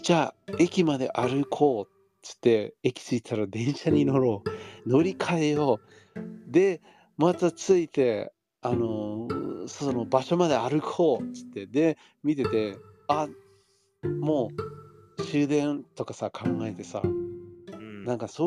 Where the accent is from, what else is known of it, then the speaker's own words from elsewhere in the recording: Tokyo, Japan; やっぱ日本で生まれ育って、うん、この東京の大都会で生まれ育って、